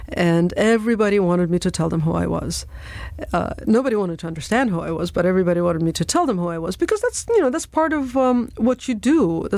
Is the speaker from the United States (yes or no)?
no; Chechnya, Russia; moved away; I'm from Chechnya. And they say, so you're Russian. And I say, no, I'm not Russian. I'm Chechen. If I'd been Russian, I wouldn't have had to leave.